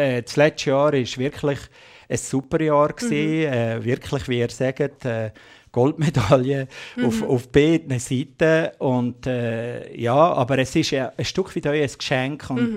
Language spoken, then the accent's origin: German; Valais, Switzerland; now in Zürich, Switzerland; Heimat, die ist nicht einfach für mich nur zu Wallis. Heimat, die musst du suchen, die musst du entdecken, die musst du wieder finden. Damals, als ich vor 40 Jahren vom Wallis weggegangen bin, habe ich meine Heimat fast wie verloren